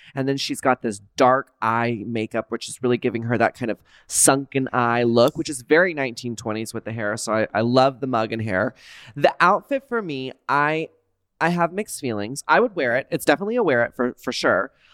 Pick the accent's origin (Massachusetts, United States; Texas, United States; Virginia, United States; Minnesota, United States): Texas, United States; now in California, United States; I'm from Texas. Mm-hmm. Then I moved to California. So all I know is warmth